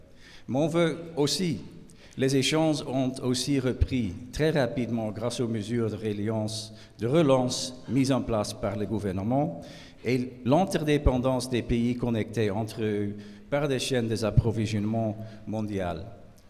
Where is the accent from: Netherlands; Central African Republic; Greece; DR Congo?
Netherlands; first language Dutch; French is a second language; Je suis néerlandais